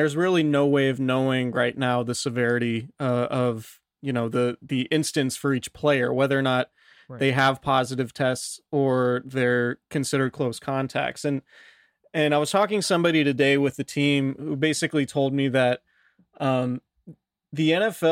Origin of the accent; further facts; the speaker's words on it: Santa Rosa, California, United States; I'm from Santa Rosa. There's a lot of good beer in Santa Rosa